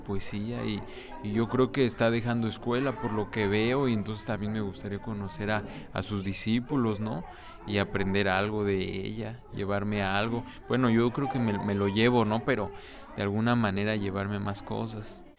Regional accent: Ecatepec de Morelos, State of Mexico, Mexico; Vengo del Estado de México, particularmente el municipio de Catepec, de Morelos.

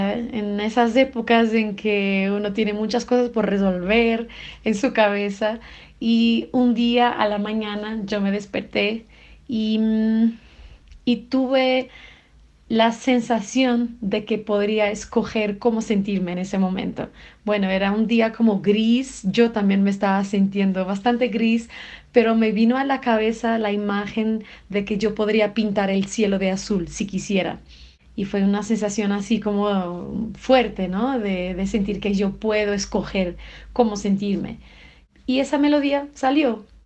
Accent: Portugal; Spanish is a second language; soy cantante portuguesa

